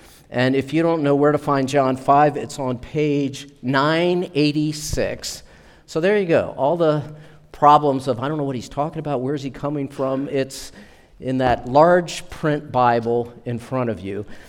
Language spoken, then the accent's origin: English; Baltimore, Maryland, United States; I grew up in Baltimore, Maryland, and anybody else ever live in Baltimore?